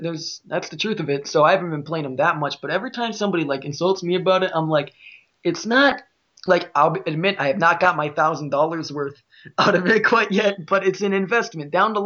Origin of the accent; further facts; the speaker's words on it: Midwest, United States; I like the Midwest accent because I'm from the Midwest of the United States of America